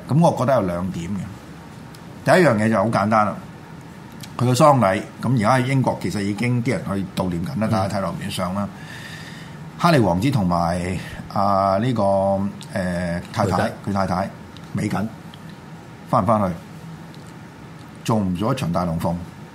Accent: Guangdong, China; 等於我哋廣東人話飯係背脊向天嘅嘢咧，都食得噶啦

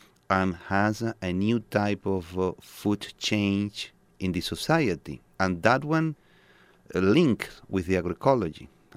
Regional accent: Venezuela; I'm coming from Venezuela, and I've been involved in the revolutionary food movement since 25 years ago.

